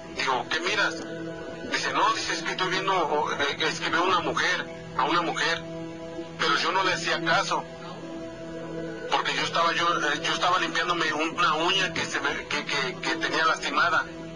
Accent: Veracruz, Mexico; yo soy del estado de Veracruz.

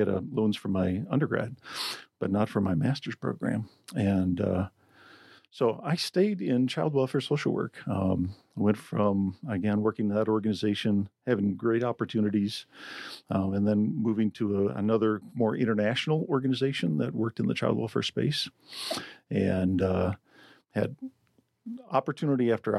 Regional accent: Illinois, United States; now in Philadelphia, United States; We moved from Illinois. I grew up in a small farming town in Illinois. Moved to Philadelphia, where my wife was from.

